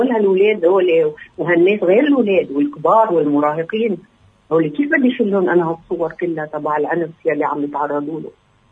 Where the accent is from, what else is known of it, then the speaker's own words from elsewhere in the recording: Lebanon; ونحن كلبنانيين مش مظلومين